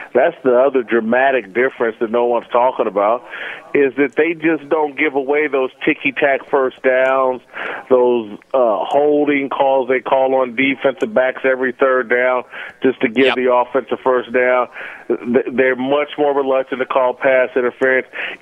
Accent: Indianapolis, Indiana, United States; I'm from Indianapolis originally, but I'm not a Colts fan because the Colts weren't there when I was a kid.

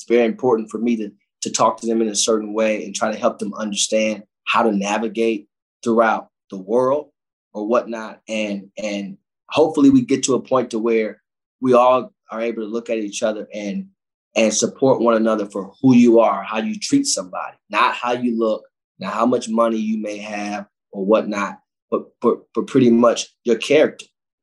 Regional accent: Cleveland, Ohio, United States; when you come from those places, inner city Cleveland, like I come from the Glenville community, you wake up with a pain.

